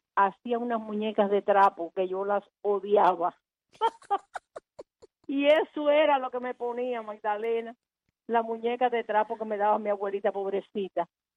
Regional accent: Cuba; moved away; Yo salí en el mes de abril, un día 17 de abril del año 62. Y mira cuántas han pasado, 55 Navidades, y yo no he podido estar en Cuba en una Navidad

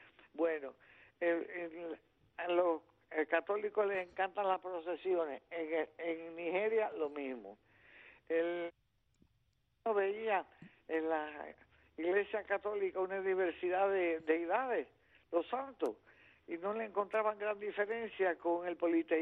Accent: Cuba; y yo soy cubana

